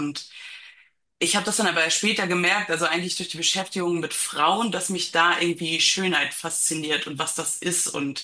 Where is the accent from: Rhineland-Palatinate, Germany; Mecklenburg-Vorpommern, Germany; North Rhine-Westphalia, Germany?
Mecklenburg-Vorpommern, Germany; Also wir kommen aus Mecklenburg-Vorpommern im Osten.